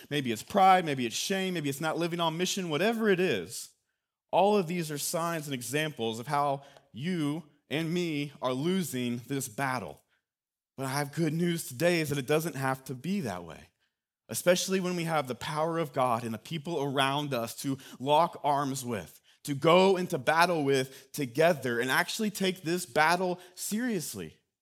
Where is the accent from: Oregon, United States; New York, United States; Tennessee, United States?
Tennessee, United States; Knoxville; So growing up in West Knoxville, one of my favorite places to go was a place that's no longer there.